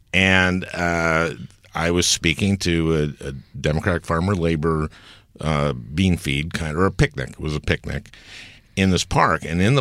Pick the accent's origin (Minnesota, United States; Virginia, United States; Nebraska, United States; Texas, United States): Minnesota, United States; St. Louis Park; I grew up in St. Louis Park, which is the Jewish suburb of Minneapolis. It's about 25%, or was when I was growing up, about 25% Jewish, but that's a lot of Jews in Minnesota.